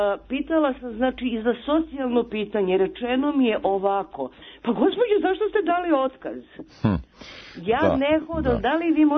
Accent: Belgrade, Serbia; Ja sam, znači, Beograđanka, Srpkinja sa 55 godina

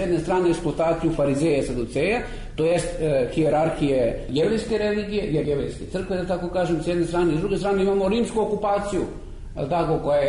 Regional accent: Požarevac, Braničevo District, Serbia; ja sam iz Požarevca, iz jednog provincijskog grada

